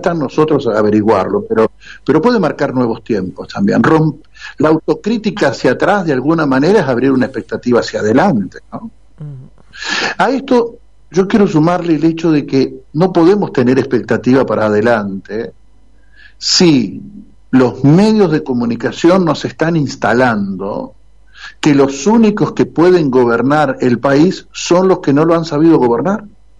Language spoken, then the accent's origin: Spanish; Argentina